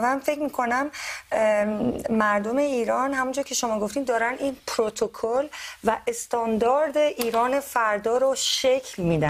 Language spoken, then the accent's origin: Persian; Belgium; من الان خودم توی یه کشوری بزرگ شدم که همه حزب ها، بلژیک معروفه به اینه که همه حزب ها و نیروهای مختلف هست